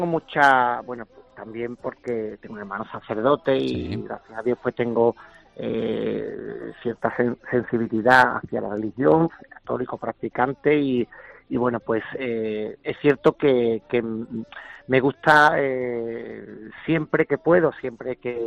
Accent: Seville, Andalusia, Spain; que soy un sevillano orgulloso de mi ciudad, de mis raíces

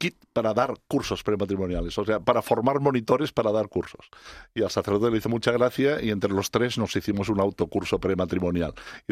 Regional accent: Catalonia, Spain; soy catalán y en catalán celebramos más San Jordi.

